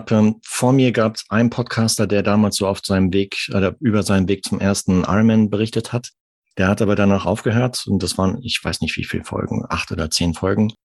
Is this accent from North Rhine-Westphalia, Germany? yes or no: yes; Arnsberg, North Rhine-Westphalia, Germany; Okay, ja, ich komme aus Arnsberg.